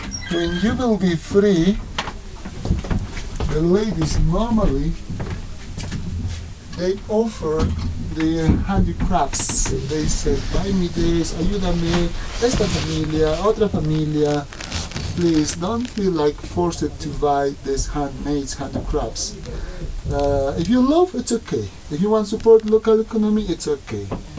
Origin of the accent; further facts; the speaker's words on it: Puno, Peru; English is a second language; I'm from Puno, from your hotel, approximately, by the north